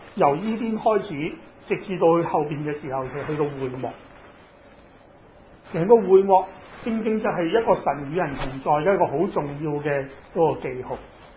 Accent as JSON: {"language": "Cantonese", "town": "Chaozhou", "region": "Guangdong", "country": "China", "said": "我哋潮州人系咁噶，你知道我哋潮州人就咁样嘅，好高嘅楼顶一层屋"}